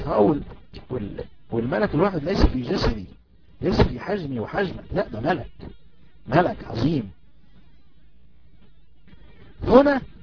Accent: Egypt; يعني مثلا أنا مثلا مصري

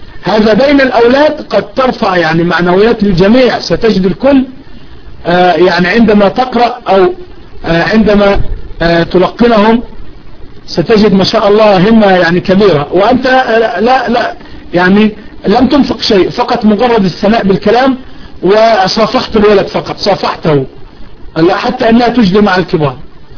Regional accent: Egypt; يعني زي ما احنا عندنا في مصر مثلا نقول يعني الكراميل عندنا في مصر

